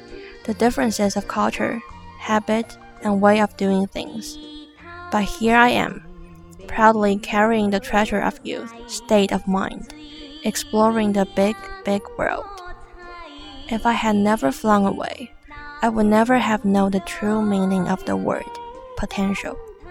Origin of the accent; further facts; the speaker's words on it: Taiwan; English is a second language; now in Columbus, United States; Back in my home country, Taiwan, life felt safe. It was like living in a little crystal ball from where I looked out upon the world. But here, in Columbus, Ohio, I have stepped out of my comfort zone.